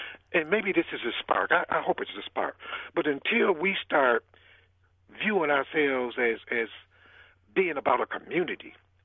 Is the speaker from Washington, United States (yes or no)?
no; Milwaukee, Wisconsin, United States; When I was growing up in Milwaukee, we left the door open.